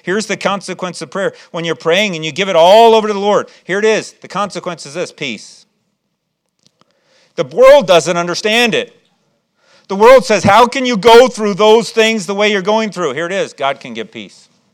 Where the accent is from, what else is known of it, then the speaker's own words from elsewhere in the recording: Chicago, Illinois, United States; I was serving as the assistant pastor in the church I grew up in Chicago.